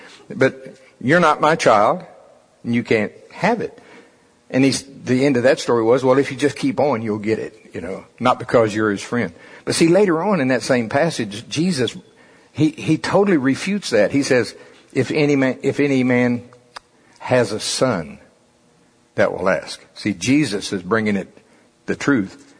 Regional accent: Shawnee, Oklahoma, United States; Now again, I'm from Shawnee. Come on. Pottawatomie County.

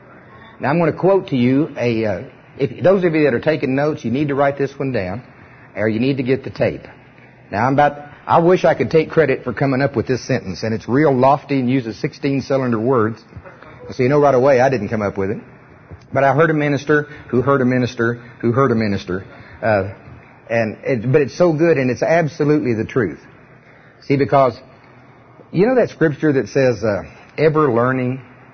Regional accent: Oklahoma, United States; I mean, I'm from Pottawatomie County

